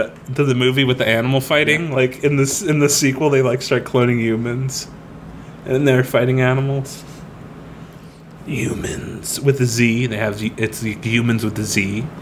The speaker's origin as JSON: {"language": "English", "region": "Florida", "country": "United States", "tie": "born or raised there", "said": "I realized that, like, when we talk about alligators and crocodiles, we're talking, like, as growing up in Florida, like, we know about these things."}